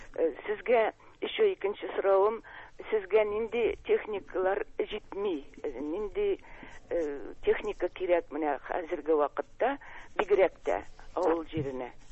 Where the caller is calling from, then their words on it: Kazan, Tatarstan, Russia; мин Казаннан.